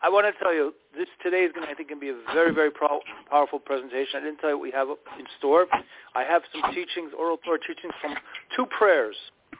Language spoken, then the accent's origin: English; Brooklyn, New York, United States; we're two dudes from Brooklyn.